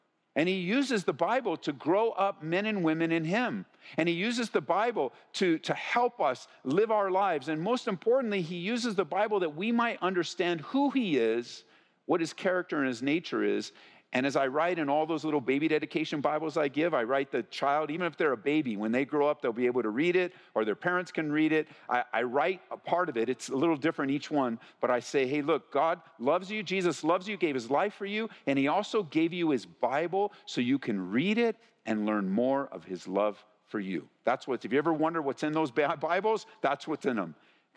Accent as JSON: {"language": "English", "region": "California", "country": "United States", "tie": "born or raised there", "said": "As we grew up in Southern California, I mean, Marie and I got married, we didn't even move more than 10 miles from where we grew up."}